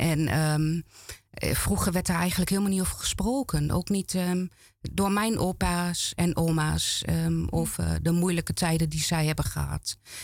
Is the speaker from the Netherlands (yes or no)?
yes; Netherlands; Ik ben gewoon geboren en getogen in Nederland.